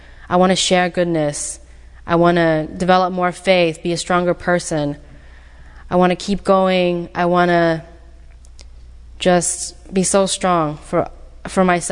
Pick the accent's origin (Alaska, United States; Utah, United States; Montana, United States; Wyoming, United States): Utah, United States; When I grew up in Utah, I was 6 till I was 10, so for about 3 to 4 years, I lived with Mormons